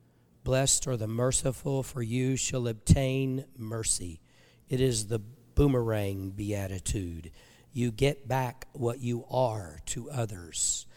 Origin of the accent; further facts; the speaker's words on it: United States; I'm an American. I'm a patriot. I have been all my life.